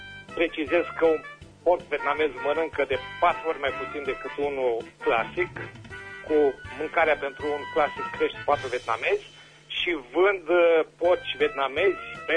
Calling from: Berzovia, Caraș-Severin, Romania; din Berzovia și vând două aparate de aer condiționat profesionale

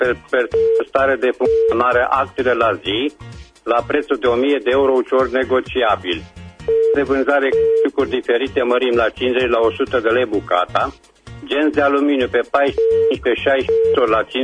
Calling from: Reșița, Caraș-Severin, Romania; Truncul tău, sunt din Reșița

